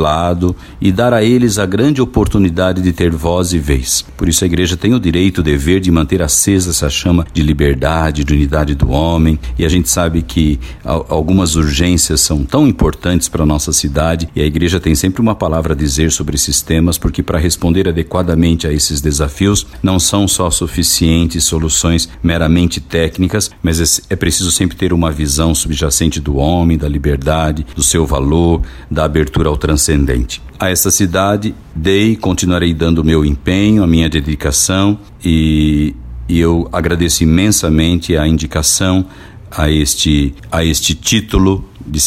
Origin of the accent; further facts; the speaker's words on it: Tabatinga, Brazil; que sou natural de Tabatinga, e aqui vivi dois momentos muito significativos